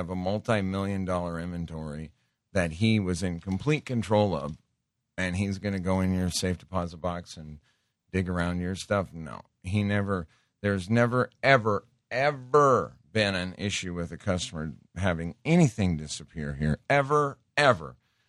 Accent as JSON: {"language": "English", "town": "Great Falls", "region": "Montana", "country": "United States", "tie": "born or raised there", "said": "Folks, I grew up in Montana. I mean, I was probably literally drinking too much on the weekends in like between 7th and 8th grade."}